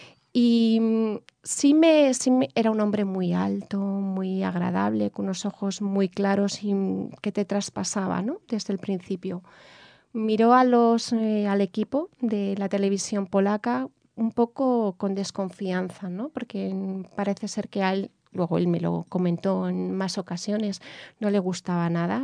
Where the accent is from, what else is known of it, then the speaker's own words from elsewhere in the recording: Spain; Y digo, no, soy española.